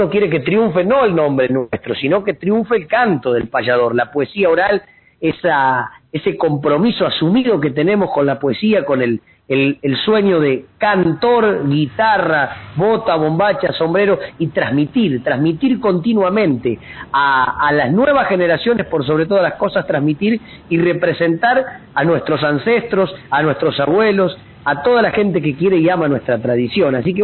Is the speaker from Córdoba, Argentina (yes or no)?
no; Buenos Aires, Argentina; yo soy bonaerense y amo y quiero esta llanura pampeana donde nací